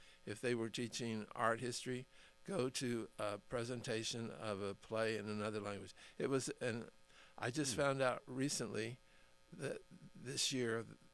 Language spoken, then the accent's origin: English; Oklahoma City, Oklahoma, United States; also born or lived in Kansas; I keep saying that I keep moving north, but I was born and raised in Oklahoma, in Oklahoma City.